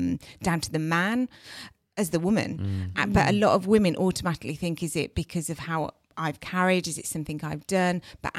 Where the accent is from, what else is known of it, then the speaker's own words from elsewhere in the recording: United Kingdom; as British people, we're really bad at letting people sit in pain and letting them grieve and acknowledging how bad it is.